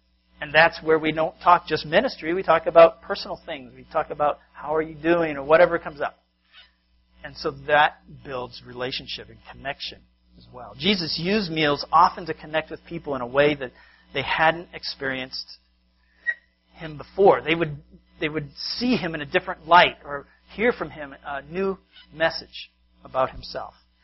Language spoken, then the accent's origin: English; Massachusetts, United States; I remember the meals I had together with my family growing up in Massachusetts. My parents came from the Midwest